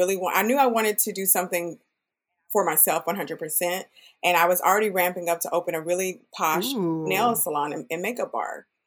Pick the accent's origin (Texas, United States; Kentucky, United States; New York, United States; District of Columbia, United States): Texas, United States; also born or lived in Florida; my background, I'm a Texan, born and raised in Texas, lived quite a few other places. I've lived in Florida for a little bit, lived all pretty much in every major city of Texas with the exception